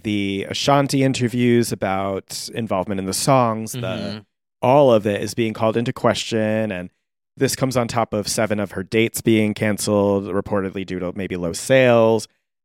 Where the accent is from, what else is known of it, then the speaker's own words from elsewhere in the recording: Bronx, New York, United States; Back when you and I grew up in the Bronx.